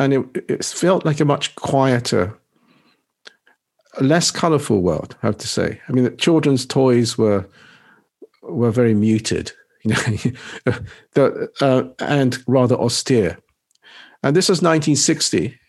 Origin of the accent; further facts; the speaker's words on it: Nagasaki, Japan; the fact that I came from Nagasaki, doesn't kind of loom over me